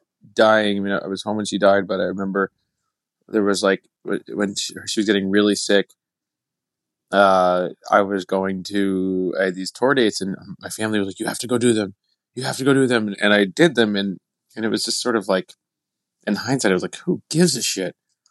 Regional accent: New Milford, New Jersey, United States; I grew up in New Milford, New Jersey. That's where I was until I was like eight

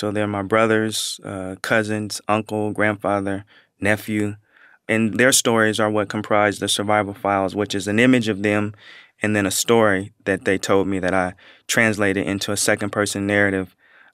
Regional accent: Portland, Oregon, United States; when I tell people I'm from Portland, Oregon, they say, oh my God, like, I didn't even know Black people live there.

